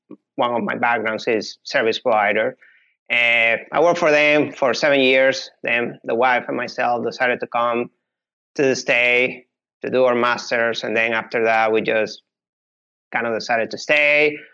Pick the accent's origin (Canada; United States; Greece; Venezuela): Venezuela; English is a second language; So I'm originally from Venezuela. That's in South America.